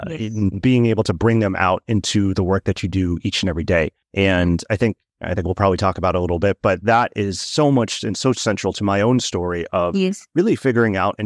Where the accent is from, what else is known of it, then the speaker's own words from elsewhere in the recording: United States; So I am a son of two immigrants in the United States. I'm Chinese American, and I grew up in an incredible household full of love and compassion and support.